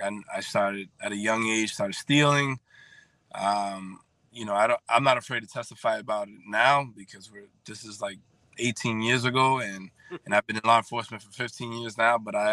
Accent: Boston, Massachusetts, United States; Yeah, born and raised in Boston. I am my family from the Dominican Republic.

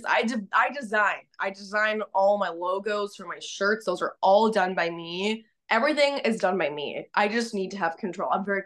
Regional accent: Hollywood, California, United States; growing up in Hollywood, literally, like it's kind of crazy.

